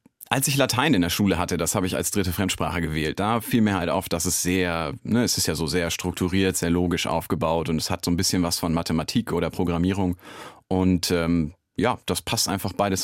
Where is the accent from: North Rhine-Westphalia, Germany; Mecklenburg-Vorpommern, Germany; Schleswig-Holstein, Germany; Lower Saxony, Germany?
Lower Saxony, Germany; Celle; Also das war Celle in Niedersachsen. Das ist eine relativ kleine Stadt, liegt nördlich von Hannover.